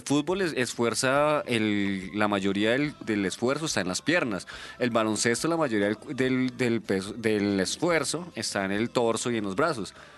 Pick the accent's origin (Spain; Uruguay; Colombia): Colombia; Digamos, esas son otras ventajas que nosotros tenemos como colombianos.